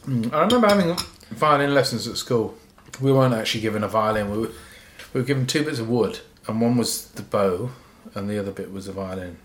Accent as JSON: {"language": "English", "town": "Birmingham", "region": "West Midlands", "country": "United Kingdom", "tie": "born there", "said": "I was born in Birmingham, but my father was Hungarian. He still is Hungarian. Well, he lives in the UK now. So my ancestry is Hungarian. First generation immigrant."}